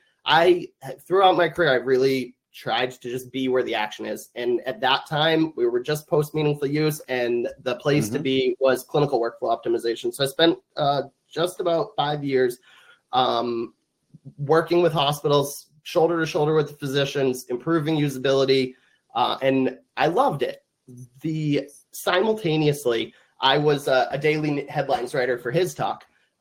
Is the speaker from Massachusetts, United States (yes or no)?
yes; Massachusetts, United States; I grew up in central Massachusetts, went to high school there.